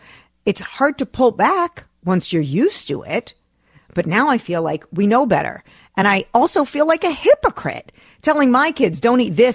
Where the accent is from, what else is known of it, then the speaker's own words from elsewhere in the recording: Parsippany, New Jersey, United States; In my house, growing up in Parsippany, New Jersey, my friends used to come over because we had the junk drawer.